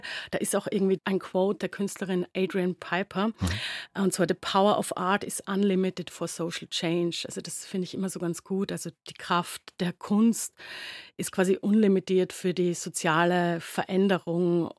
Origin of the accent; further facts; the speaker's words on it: Styria, Austria; Also ich komme ja aus der Südsteiermark in der Nähe von Graz.